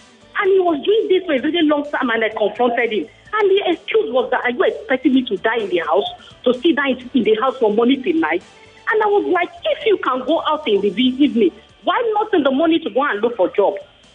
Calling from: Ogun, Nigeria; I'm calling from Ogun State.

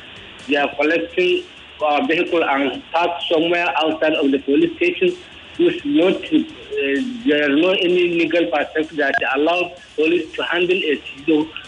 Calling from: Yaba, Lagos, Nigeria; I'm calling from Sabo Yaba.

